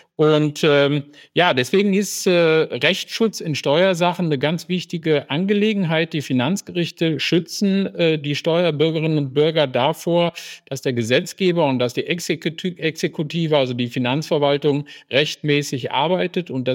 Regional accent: Dortmund, North Rhine-Westphalia, Germany; ich bin ein Kind des Ruhrgebiets, komme ursprünglich aus Dortmund, wohne jetzt zwar im Münsterland, aber bin noch eng mit der Region verbunden

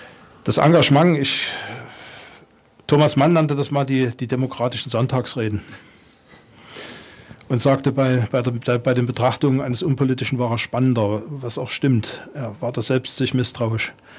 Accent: Germany; ich bin ja in der DDR groß geworden, habe dort mich ums Studium beworben

